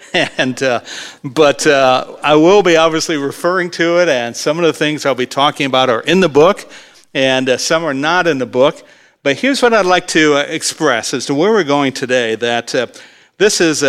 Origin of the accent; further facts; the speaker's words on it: Columbus, Ohio, United States; But yeah, we're from Columbus, Ohio, and home of the Ohio State University.